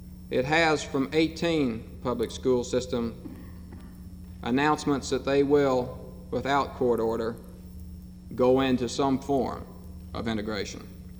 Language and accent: English; Mississippi, United States; We have in my hometown, for the first time since Reconstruction, the appointment of a Negro to a major city commission, and there will be many more.